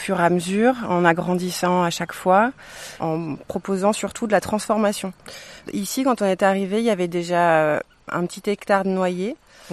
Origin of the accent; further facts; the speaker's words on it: Paris, Île-de-France, France; Moi, je viens de Paris